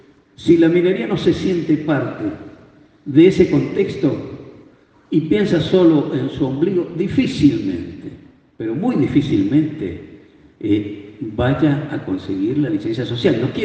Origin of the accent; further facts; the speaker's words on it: San Juan, Argentina; Y mi querida San Juan, del cual yo soy nativo, tiene el 36% de pobreza.